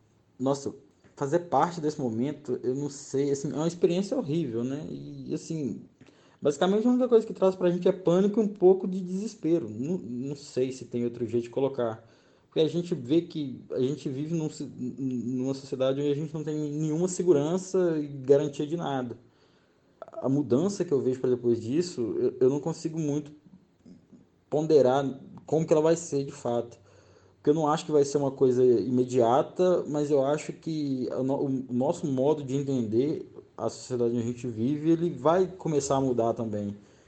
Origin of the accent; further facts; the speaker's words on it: Curvelo, Minas Gerais, Brazil; eu tenho 21 anos, sou de Curvelo